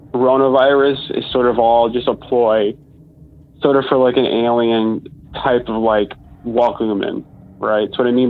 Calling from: Buffalo, New York, United States; I'm calling from Buffalo, New York.

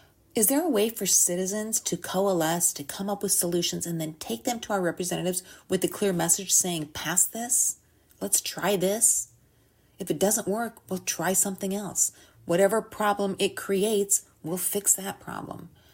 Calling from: Georgia, United States; I'm calling from Georgia, where I live

